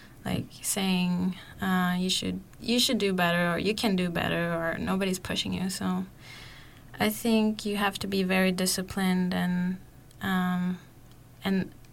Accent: Oslo, Norway; English is a second language; I'm from Oslo. I grew up here. I was born here. All my family members are here.

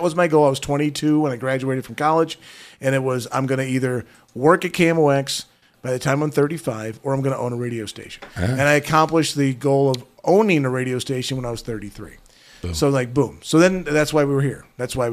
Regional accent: Portland, Oregon, United States; I grew up in Portland.

